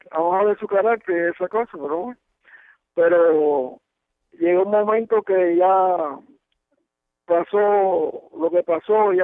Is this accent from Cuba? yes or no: yes; Cuba; yo vine de Cuba para que no me voy a nada a nadie